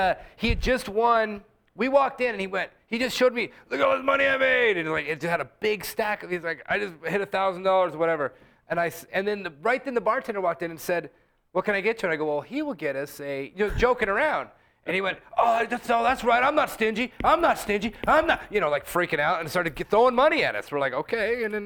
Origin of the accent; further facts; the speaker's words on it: Los Angeles, California, United States; And we're from Los Angeles. We know good Mexican restaurants.